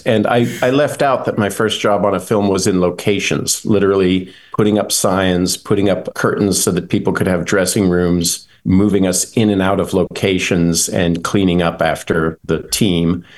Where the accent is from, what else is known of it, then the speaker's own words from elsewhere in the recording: Oklahoma, United States; born there; Well, I was born in Oklahoma because my mother's parents lived in Oklahoma City.